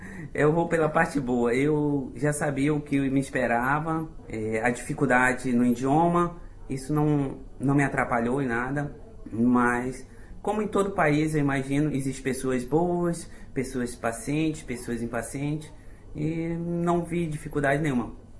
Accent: Pará, Brazil; now in Belo Horizonte, Brazil; Atualmente, eu moro em BH, Belo Horizonte, Minas Gerais. Sou paraense.

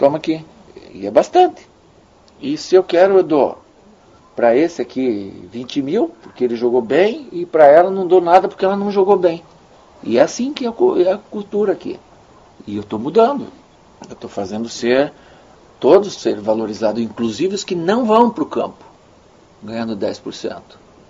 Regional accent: Brazil; É tudo, é tudo, porque a gente é brasileiro e eles esperam do brasileiro 100% ter o que você dê já

